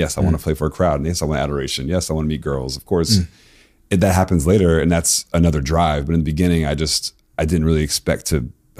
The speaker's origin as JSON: {"language": "English", "region": "Florida", "country": "United States", "tie": "born or raised there", "also_born_or_lived": "Tennessee", "said": "I loved like Miami bass music growing up in Florida. I loved like, you know, the crunk scene, the bounce scene in New Orleans. I grew up in Tennessee for a couple of years."}